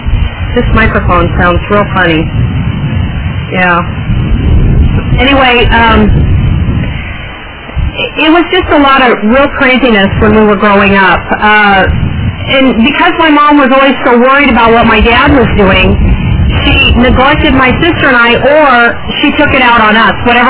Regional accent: Arizona, United States; I grew up in Arizona. I came from what I believe to be an alcoholic home.

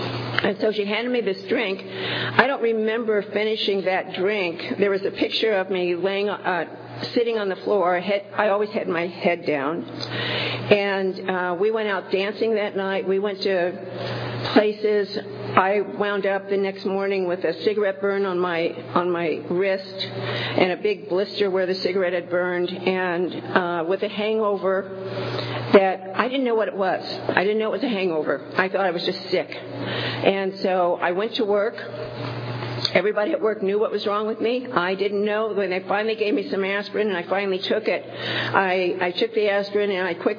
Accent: Ohio, United States; We were living in D.C. I was born and raised in Ohio. I was living in D.C.

